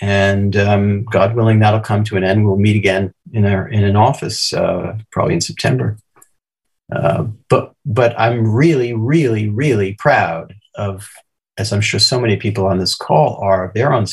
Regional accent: New Jersey, United States; for example, I grew up in New Jersey, across the river from where I'm sitting now.

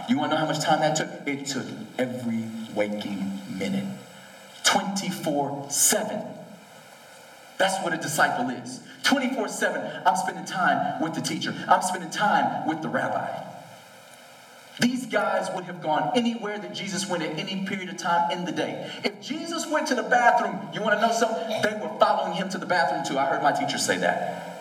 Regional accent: the South, United States; look, I'm from the South. We have Southern hospitality, okay? We're nice to your face, and we talk about you behind your back.

